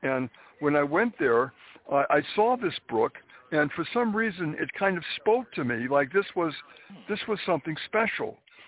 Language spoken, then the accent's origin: English; New England, United States; So my point is that I was brought up in New England